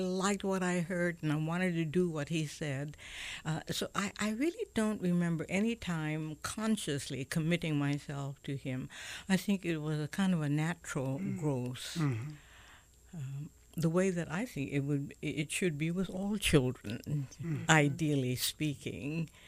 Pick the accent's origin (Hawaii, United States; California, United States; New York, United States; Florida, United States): Hawaii, United States; Honolulu; I'm a Kalihi kid. I just found out that the word Kalihi means the edge.